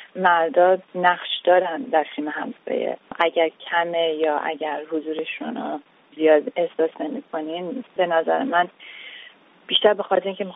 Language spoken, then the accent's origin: Persian; United States; also born or lived in Iran; از بچگی از ایران اومدیم آمریکا، اینجا بزرگ شدم